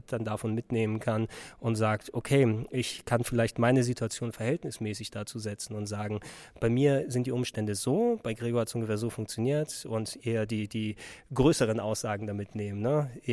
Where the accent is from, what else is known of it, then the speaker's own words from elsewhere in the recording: Hamburg, Germany; aber ich bin Hamburger Jung. Ne? Ich komme aus Norddeutschland und bin eher selten hier in diesen Gefilden unterwegs.